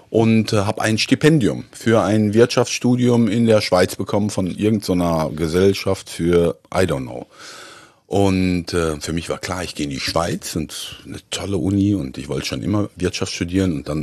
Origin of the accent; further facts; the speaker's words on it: Hamburg, Germany; Also wenn man als Hamburger liebt man die Stadt um all ihre Vorteile, aber es nervt schon.